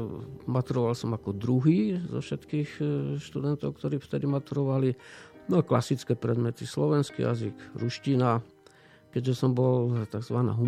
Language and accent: Slovak; Levoča, Prešov Region, Slovakia; born there; also born or lived in Spišská Nová Ves; Narodil som sa v Levoči, ale býval som v Spišskej Novej Vsi.